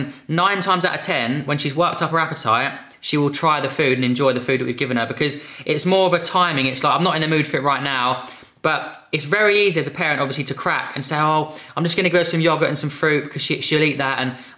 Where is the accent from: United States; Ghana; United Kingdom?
United Kingdom; Epsom, South East England; born there; So I was born in Epsom in Surrey.